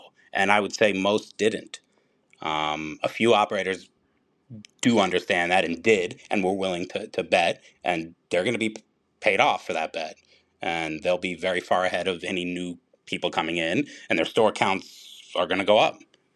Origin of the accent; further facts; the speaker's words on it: New York, United States; And I'm from New York, and I'm ashamed of it.